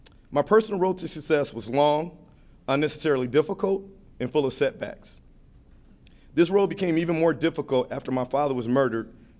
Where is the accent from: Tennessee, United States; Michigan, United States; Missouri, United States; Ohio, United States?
Michigan, United States; Detroit; As a youth growing up in Detroit, Michigan, I faced many of the challenges that many inner city children face today.